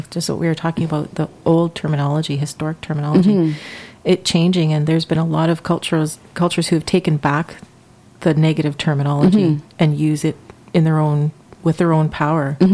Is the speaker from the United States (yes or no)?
no; Toronto, Ontario, Canada; until I moved out west, because I grew up in Toronto, I had never met a First Nations person. In my school in Toronto, it was there was a lot of Jamaicans because that was kind of our area